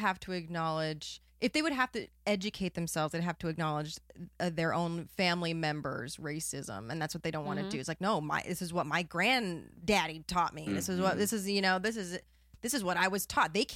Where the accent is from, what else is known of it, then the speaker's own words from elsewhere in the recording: New Jersey, United States; I was raised in Jersey and I don't remember being taught Juneteenth.